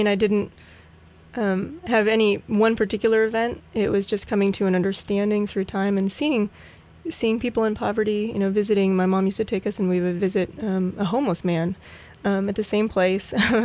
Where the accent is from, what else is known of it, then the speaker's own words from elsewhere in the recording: Pleasant Hill, California, United States; born there; I was born in the East Bay area. Mm-hmm. In a little town called Pleasant Hill.